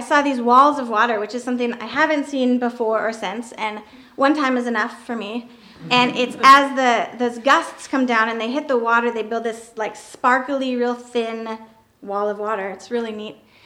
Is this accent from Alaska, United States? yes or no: yes; Homer, Alaska, United States; So the story takes place in Homer, Alaska, which is my hometown.